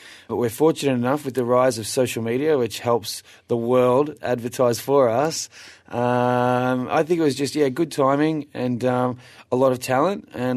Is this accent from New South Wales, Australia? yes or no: no; Benalla, Victoria, Australia; Well, I grew up in what's considered to be a fairly small town called Benalla, which is about 2.5 hours northeast of Melbourne.